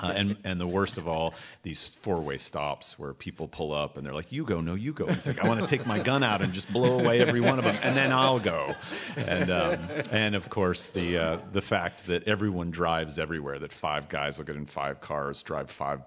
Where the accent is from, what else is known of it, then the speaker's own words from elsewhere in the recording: Spokane, Washington, United States; It's a piece called Statistical Abstract for My Hometown, Spokane, Washington